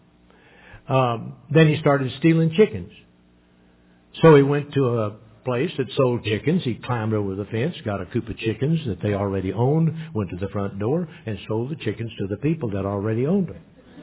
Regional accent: Evansville, Indiana, United States; I'm from Evansville, Indiana. Evansville, Indiana is famous for one thing as far as I'm concerned.

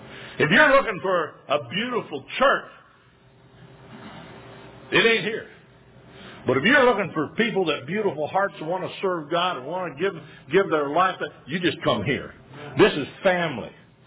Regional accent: Michigan, United States; When I was growing up in Michigan, we used to cut mustard out of our beans and our corn.

